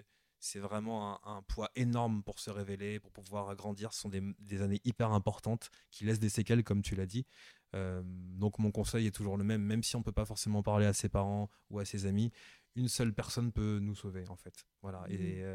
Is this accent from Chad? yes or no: no; Cameroon; Oh, quand j'étais au Cameroun, j'ai des souvenirs très heureux de mon enfance au Cameroun parce que je me sentais à la maison.